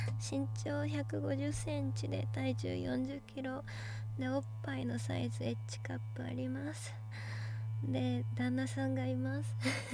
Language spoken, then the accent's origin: Japanese; Kanagawa, Japan; 出身地は神奈川県です。すごい海とかも近くにあって、すごいいいとこです。